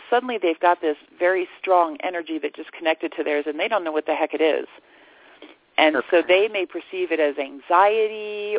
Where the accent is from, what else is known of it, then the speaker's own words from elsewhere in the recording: Bible Belt, United States; because I grew up in the Bible Belt